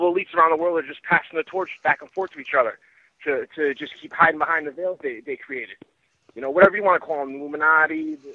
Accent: Connecticut, United States; I'm originally from Connecticut. Back east my whole life.

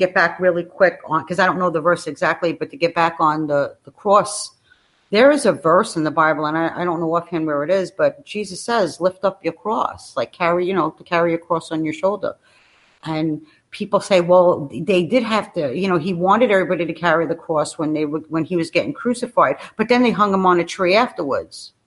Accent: New York, United States; I mean, I'm from New York.

